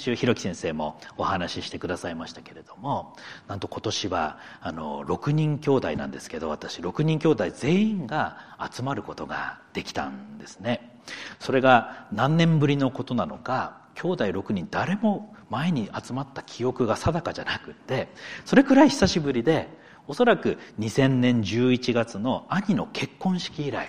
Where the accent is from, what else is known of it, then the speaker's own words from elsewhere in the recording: Akita, Japan; 妻も改めて秋田の食べ物って面白いねって言っていました。そこで生まれ育った私にはもちろん面白いという自覚はないんですけれども